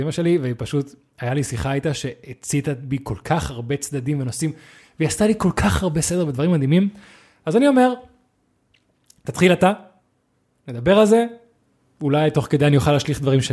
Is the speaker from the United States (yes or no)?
no; Spain; אני גדלתי בספרד, יש כזה קלאש בין ספרד לצרפת, בקטע של אגו.